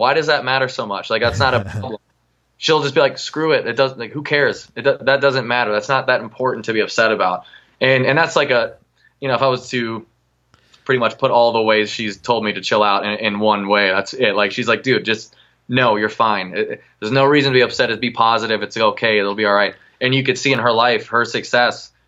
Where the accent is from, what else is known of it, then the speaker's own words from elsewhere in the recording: Las Vegas, Nevada, United States; I grew up in Vegas, obviously.